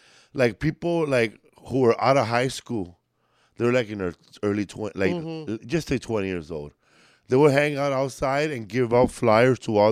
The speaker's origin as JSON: {"language": "English", "town": "Los Angeles", "region": "California", "country": "United States", "said": "I'm from East Los Angeles and Boyle Heights."}